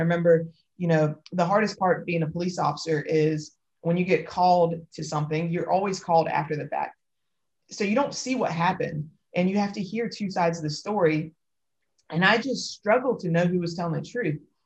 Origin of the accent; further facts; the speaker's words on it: Raleigh, North Carolina, United States; I was born and raised in Raleigh, which is the capital of North Carolina. It's a pretty progressive city, but not all of North Carolina is like that.